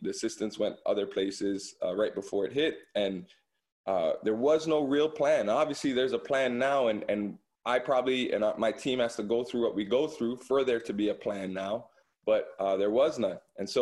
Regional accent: Toronto, Ontario, Canada; And so I'm from Toronto, Canada

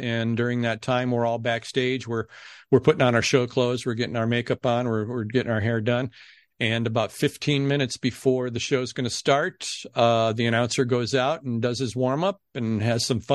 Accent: Ohio, United States; he grew up in Cleveland. I grew up just outside of Cleveland, a couple minutes.

